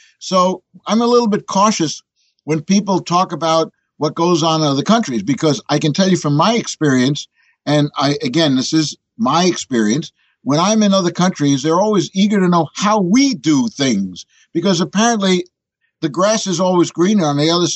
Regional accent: New York, United States; when I'm in Europe, I'm not introduced as an American. I'm introduced as a New Yorker. There's a certain cachet to New York and what we do in New York.

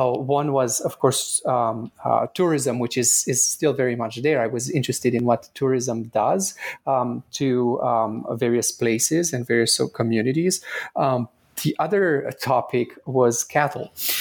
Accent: Romania; English is a second language; moved away as an adult; now in Canada; I am originally from Romania. My parents and I immigrated to Canada just after I finished high school. I actually had started college in Romania at University of Transylvania.

